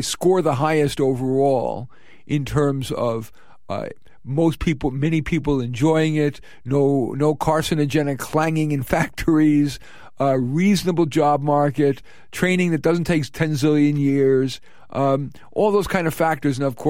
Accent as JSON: {"language": "English", "region": "New York", "country": "United States", "said": "And I noticed her New York accent. And of course, I'm from New York."}